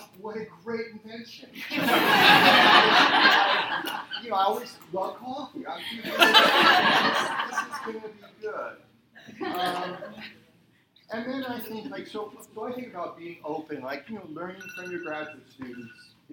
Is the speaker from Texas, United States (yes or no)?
no; Utah, United States; I grew up in Utah, so being